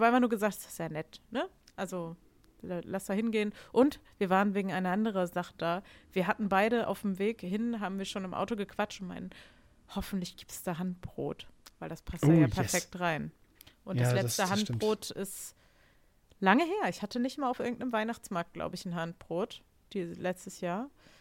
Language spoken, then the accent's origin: German; Lower Saxony, Germany; ja, ich komme aus der Nähe von Buxtehude